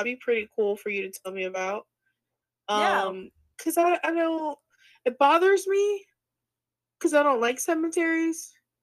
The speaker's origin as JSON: {"language": "English", "region": "Florida", "country": "United States", "said": "So, you're from Illinois, I'm from Florida. Okay, I had never seen this until I moved here."}